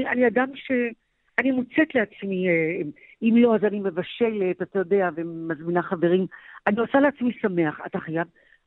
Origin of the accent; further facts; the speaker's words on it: Jaffa, Tel Aviv District, Israel; נולדתי ב-53 ומבצע סיני, הייתי קטנטונת ורצנו שם למקלט ביפו